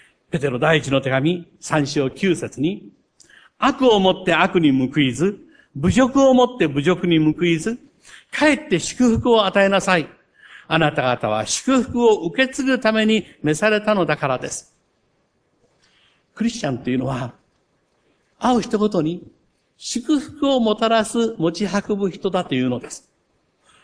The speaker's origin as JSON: {"language": "Japanese", "region": "Shikoku", "country": "Japan", "tie": "born or raised there", "said": "私の生まれ育った故郷、四国。"}